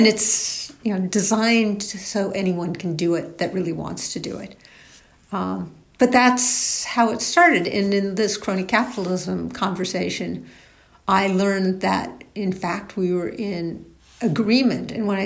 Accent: Berkeley, California, United States; born there; by 2005, 2004, I live in Berkeley. I was born in Berkeley.

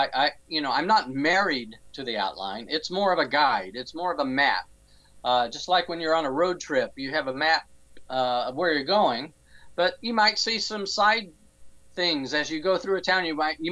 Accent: Odessa, Texas, United States; It's called Lamete, Texas, but it's really based on my hometown of Odessa, Texas.

